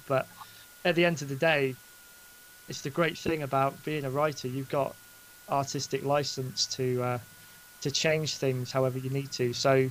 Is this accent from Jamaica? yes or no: no; Basingstoke, South East England, United Kingdom; moved away as an adult; also born or lived in Stoke-on-Trent; now in Newton Abbot, United Kingdom; I'm actually from Basingstoke, which is about 150 miles east of where I live now. But I was born there. I went I moved when I was 18. I moved further up north to a place called Stoke-on-Trent.